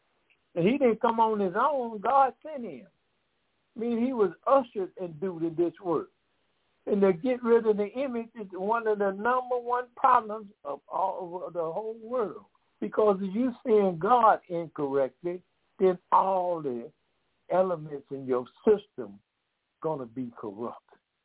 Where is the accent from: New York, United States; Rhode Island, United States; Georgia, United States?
Georgia, United States; Decatur; We are from Decatur, Georgia.